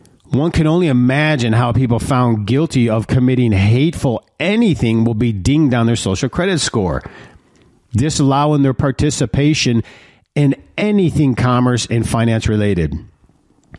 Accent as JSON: {"language": "English", "town": "Detroit", "region": "Michigan", "country": "United States", "tie": "born or raised there", "said": "And I grew up in Detroit, and so reasonable Democrats were these old blue dogs."}